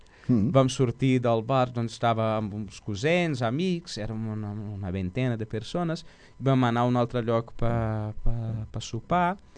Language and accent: Catalan; Minas Gerais, Brazil; Aquí l'Amèrica, jo soc d'Amèrica Latina, no? Jo soc de l'or, perquè Minas Gerais, per les mines, jo soc del món, soc Minas Gerais, no?